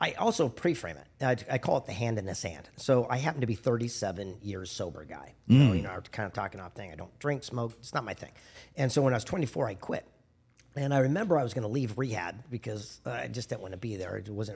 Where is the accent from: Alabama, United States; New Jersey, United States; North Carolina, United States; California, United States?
California, United States; Del Mar; also born or lived in Los Angeles; L.A., but I lived in Del Mar my whole life. Yeah, okay. Del Mar, La Jolla, you know, the Casa.